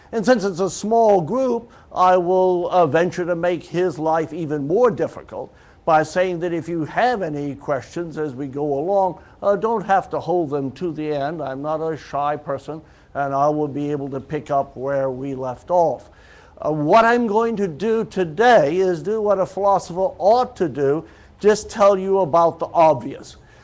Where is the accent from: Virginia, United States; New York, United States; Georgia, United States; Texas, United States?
Texas, United States; accent: Texan; English is a second language; English is not my first language, as probably you could hear, and it isn't really, I guess, my second language, being my the English I speak being Texan.